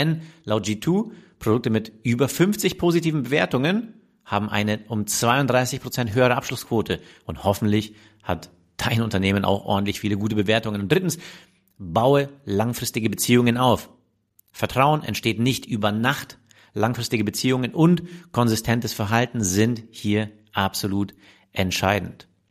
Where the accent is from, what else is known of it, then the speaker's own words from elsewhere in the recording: Munich, Bavaria, Germany; ich als Münchner eh schon sehr BMW geprägt